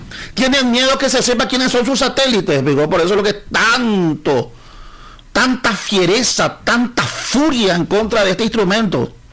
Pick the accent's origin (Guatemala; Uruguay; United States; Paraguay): Paraguay; ¿Qué es lo que se cree que somos los paraguayos de esta señora?